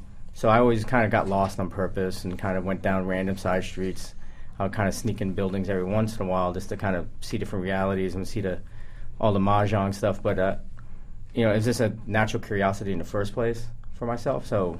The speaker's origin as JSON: {"language": "English", "town": "New York City", "region": "New York", "country": "United States", "tie": "born or raised there", "said": "I grew up here in the city, and so I grew up on the Upper East Side, but my grandparents, who are Chinese, live in Chinatown."}